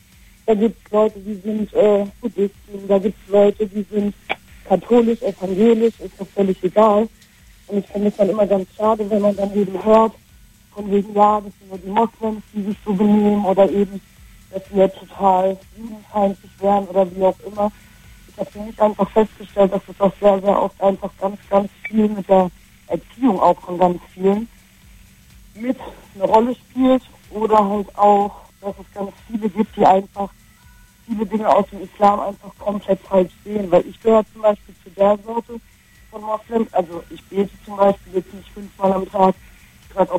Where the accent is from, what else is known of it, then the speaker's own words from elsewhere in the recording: Morocco; ich bin auch Marokkanerin und halbe Tunesierin ursprünglich, habe also auch einen Migrationshintergrund